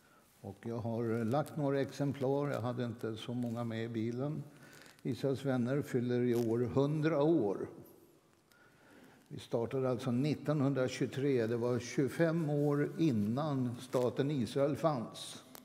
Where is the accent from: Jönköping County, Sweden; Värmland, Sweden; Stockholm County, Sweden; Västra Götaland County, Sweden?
Stockholm County, Sweden; Stockholm; now in Skåne, Sweden; Vilken förmån för mig som utflyttad stockholmare till Skåne att få lyssna på den här fantastiska kören.